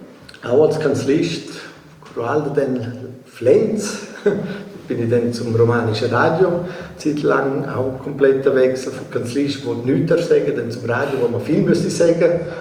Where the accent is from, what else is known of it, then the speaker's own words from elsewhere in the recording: Alvaneu, Graubünden, Switzerland; wo bin ich aufgewachsen? Bin ich mal in Latal aufgewachsen, Alvanoi, das ist genau auf der anderen Seite von Piz Michel.